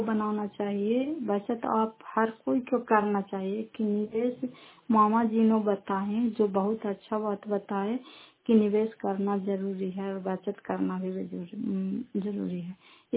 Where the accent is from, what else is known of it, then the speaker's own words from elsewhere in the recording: Bihar, India; घर फतेहपुर पंचायत मकरौता जिला नालंदा करार पछड़ा ब्लॉक की निवासी हूँ।